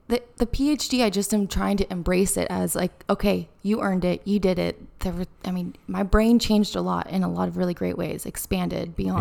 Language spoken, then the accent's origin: English; West Coast, United States; I grew up in America, but I grew up on the West Coast